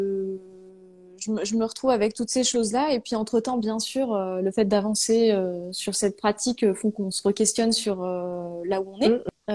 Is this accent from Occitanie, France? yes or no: no; Auvergne-Rhône-Alpes, France; je suis revenue dans ma région natale